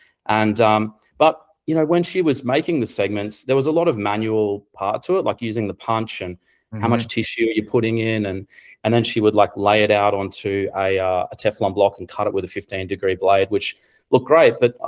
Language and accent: English; Australia; hey, Susan … from Australia.